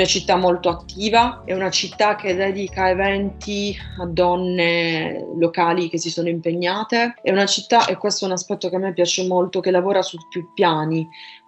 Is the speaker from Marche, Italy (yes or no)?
no; Apulia, Italy; io sono pugliese, pugliano